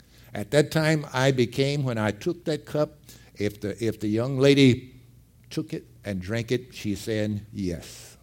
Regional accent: Groesbeck, Texas, United States; That's my hometown also. And so it's a place where most people don't even know it's on the map.

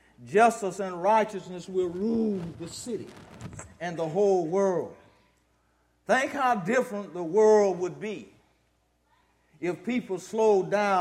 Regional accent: Baker, United States; I grew up in Baker, and we didn't have asphalt or gravel roads. In front of our house were a clay road.

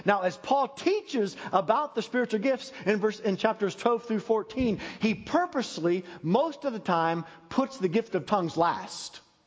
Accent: State College, Pennsylvania, United States; because I'm from Pennsylvania, and I grew up where State College, Pennsylvania is, where Penn State is.

